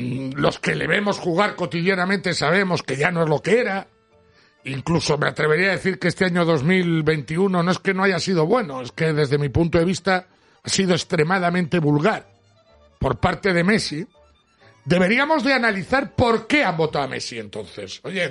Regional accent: Solares, Cantabria, Spain; Sí, sí, está mi pueblo y toda la comarca, todo el entorno de Solares patas arriba con este partido.

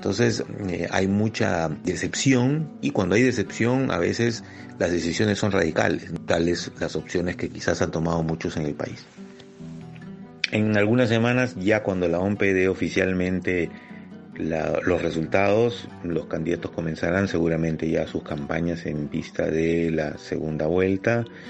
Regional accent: Peru; el Perú siempre ha salido adelante por su gente, por los que somos todos los peruanos y que amamos este país

